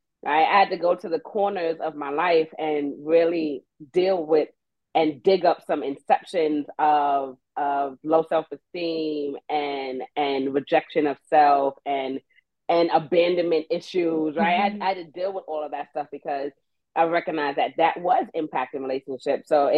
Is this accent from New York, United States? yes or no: yes; Brooklyn, New York, United States; where I grew up in East New York, Brooklyn, and unfortunately, you know, it's a housing development, the projects, the hood.